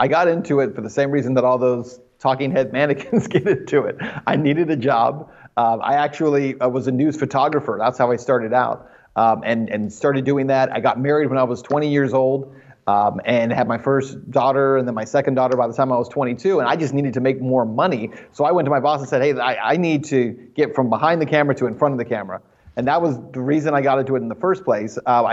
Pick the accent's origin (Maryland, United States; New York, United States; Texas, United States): Texas, United States; El Paso; I grew up in El Paso. That's where my first job was.